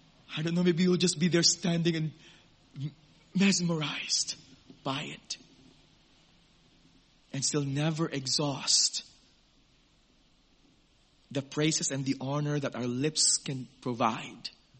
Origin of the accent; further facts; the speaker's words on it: Philippines; now in Australia; because as a Filipino, I only see in pictures and videos.